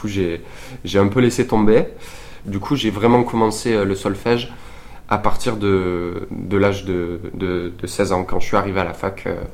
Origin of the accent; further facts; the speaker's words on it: Carmaux, Occitanie, France; now in Toulouse, France; j'ai 20 ans là cette année et donc je viens de Carmo, sinon là j'habite à Toulouse, je suis étudiant à Toulouse.